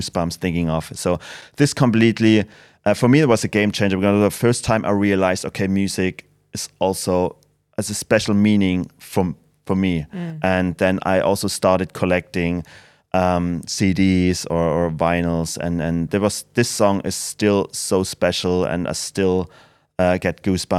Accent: Dresden, Saxony, Germany; I mean, I grew up in Dresden, so till the fall of the wall, I had a great life.

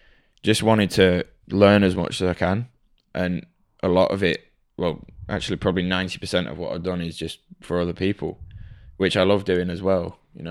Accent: Belgium; Especially growing up in Belgium as well.

